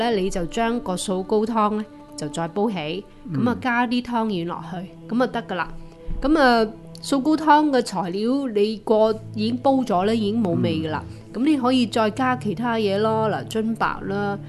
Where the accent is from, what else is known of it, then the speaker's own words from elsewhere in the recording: Guangdong, China; 咁我家乡啦吓，啲四邑附近嘅人都食咸汤圆嘅。